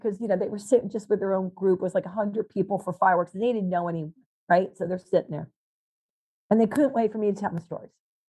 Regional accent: the South, United States; meaning I grew up in the South. I like Southern cooking

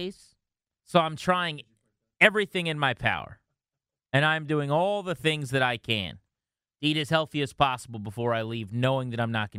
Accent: King George, Virginia, United States; Jake's in King George, my hometown, one of the greatest counties in the Commonwealth.

